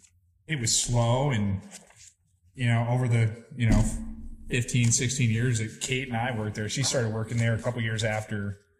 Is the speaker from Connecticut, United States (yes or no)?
no; Ann Arbor, Michigan, United States; born there; also born or lived in Big Rapids; Yeah, I was born in Ann Arbor. I lived up in Big Rapids for a while, but mostly this area.